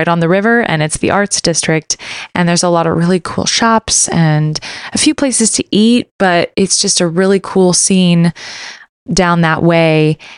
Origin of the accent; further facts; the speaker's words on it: Black Mountain, North Carolina, United States; a little further away in the area where I grew up in Black Mountain or Old Fort or another area near where I grew up called Montreat, this beautiful little diamond of a town.